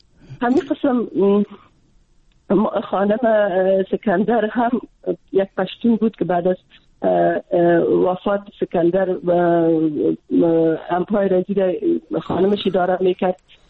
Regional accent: Afghanistan; خودم چون از افغانستان هستم

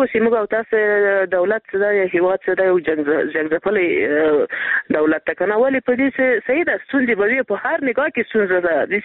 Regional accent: Paktia, Afghanistan; موږ بس ورسې د پکتیا نه

